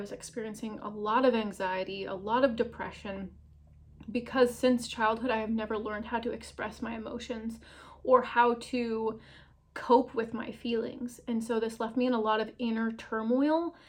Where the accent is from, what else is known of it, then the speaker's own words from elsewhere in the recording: Iowa, United States; I'm 32 years old. I'm from Iowa, and this is the testimony of how Jesus Christ saved me.